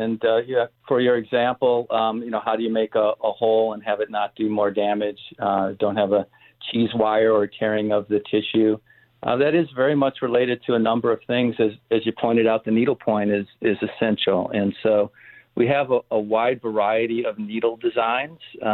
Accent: Indiana, United States; When I grew up, I grew up in Northwest Indiana.

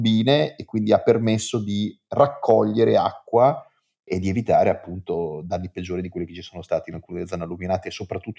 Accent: Emilia-Romagna, Italy; io peraltro sono emiliano, quindi devo ammettere il difetto

